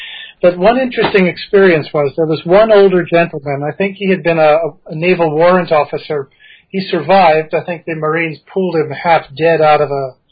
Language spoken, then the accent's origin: English; United States; now in Japan; But a funny thing, I've got a friend, and he thinks that I like, since I'm an American, I must like high-class food.